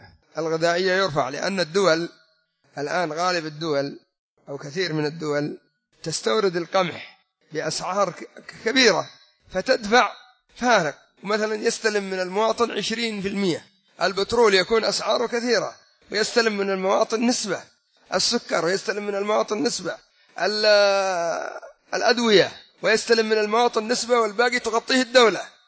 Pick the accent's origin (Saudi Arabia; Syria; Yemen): Yemen; عندنا في اليمن انظر العملة من انهيار إلى انهيار